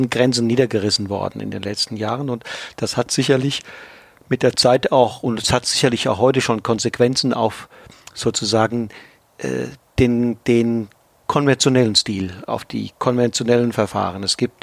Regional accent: Germany; Wie ist das hier in Südtirol? Bei uns in Deutschland sehe ich das.

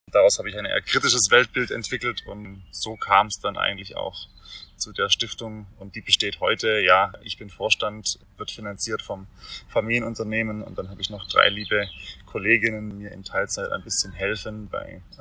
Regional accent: Swabia, Germany; ich bin ja Schwabe

